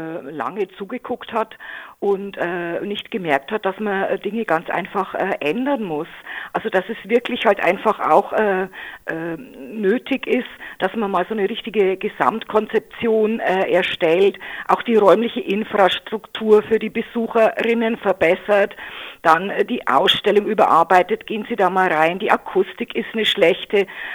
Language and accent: German; Bavaria, Germany; Ich komme aus der Oberpfalz